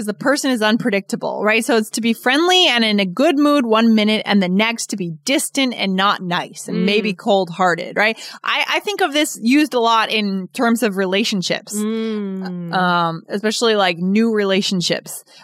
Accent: Keene, New Hampshire, United States; But I remember it was negative 27 once when I was growing up in Keene, New Hampshire.

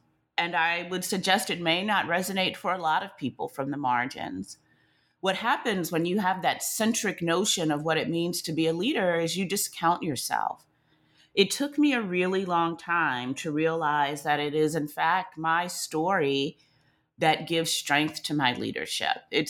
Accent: the South, United States; accent: Southern

